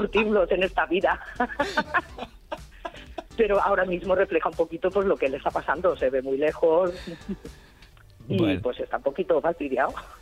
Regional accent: Valencia, Valencian Community, Spain; Nosotros somos de Valencia.

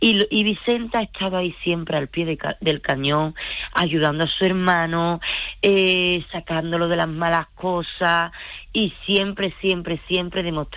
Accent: Écija, Andalusia, Spain; aquí tenemos ya unas temperaturas en mi pueblo en Écija de 40 grados

